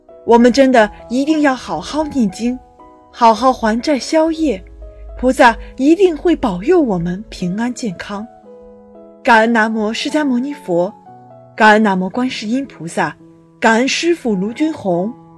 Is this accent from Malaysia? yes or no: yes; Malaysia; 我是来自马来西亚的同修